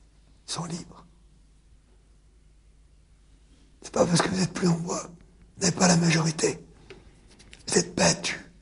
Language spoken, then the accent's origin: French; France; écoutez, je suis un Français.